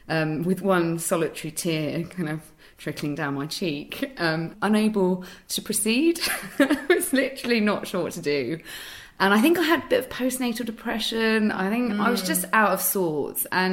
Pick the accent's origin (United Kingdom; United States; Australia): United Kingdom; Because you kind of, as a British woman, you just go, I'm so sorry, yes, of course, as you're sitting on the tiny chair.